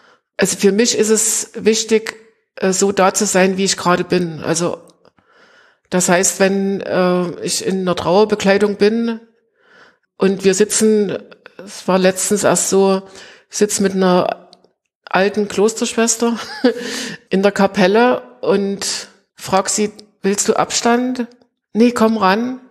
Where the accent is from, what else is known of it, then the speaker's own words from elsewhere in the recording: Greiz, Thuringia, Germany; born there; Ich bin gebürtig in Greiz. Es gehört auch zum Vogtland.